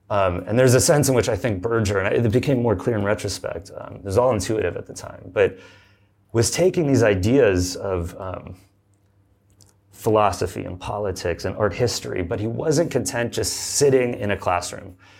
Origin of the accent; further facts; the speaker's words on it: California, United States; So I grew up in Southern California in one of those like McMansion-y kind of like pink stucco homes.